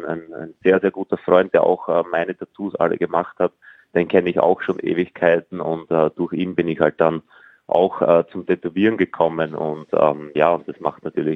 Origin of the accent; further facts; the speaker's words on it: Austria; ich bin groß geworden in einem sehr, sehr flachen Bundesland in Österreich. Wenig bis gar keine Berge. Viel Wein, sehr, sehr große Weingegend.